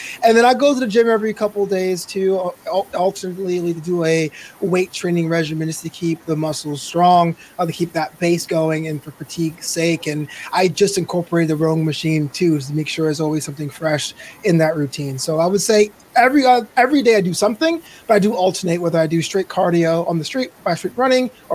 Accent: New York City, New York, United States; now in Los Angeles, United States; So I'm from Brooklyn. I live in Los Angeles now, but I'm from Brooklyn.

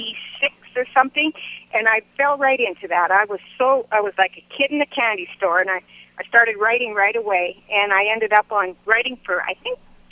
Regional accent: Canada; now in United States; I don't get to go back up to Canada as much as I'd like to, but all my family's still there, and I still have lot of ties there, and I'm still a Canadian citizen.

